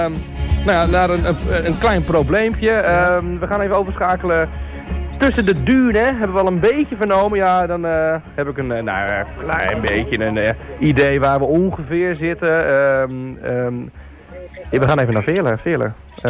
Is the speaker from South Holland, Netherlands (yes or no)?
yes; Rotterdam, South Holland, Netherlands; Wij als Rotterdammer snappen die wel.